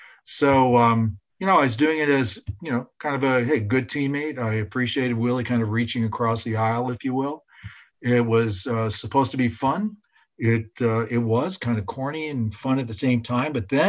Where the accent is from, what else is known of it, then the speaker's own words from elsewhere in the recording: Chicago, Illinois, United States; I'm from Chicago